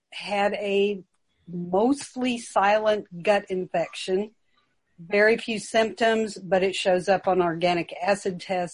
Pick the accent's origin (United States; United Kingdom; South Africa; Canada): United States; Austin, Texas; I'm from Austin, Texas.